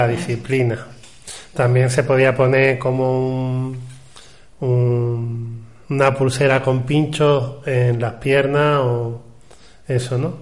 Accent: Andalusia, Spain; Sí, bueno, los andaluces somos africanos también.

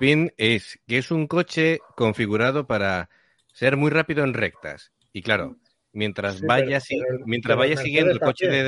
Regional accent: Andalusia, Spain; los exagerados somos los andaluces

